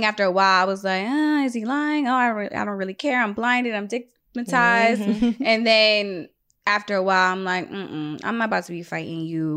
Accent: Guyana; But we're mixed though. We're from Guyana. So it's like a melting pot.

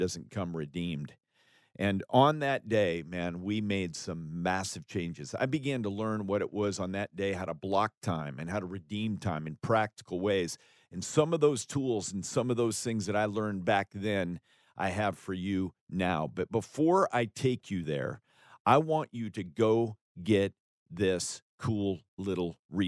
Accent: Alaska, United States; I was raised in a home. I was raised in Alaska. People from Alaska know how to work now.

